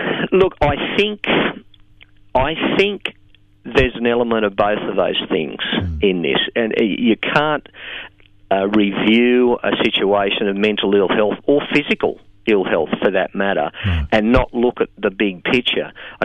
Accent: Singleton, New South Wales, Australia; I grew up in the Hunter Valley in a town called Singleton. And I thought for a long time that's what I might do for career. My dad was a dairy farmer and I was there until I was 18.

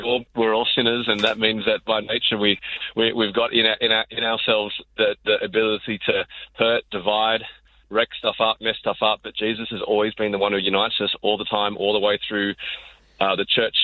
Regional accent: Australia; accent: Australian; I'm Aussie. But we're Aussie, totally. I mean, you listen to me, I sound entirely Aussie.

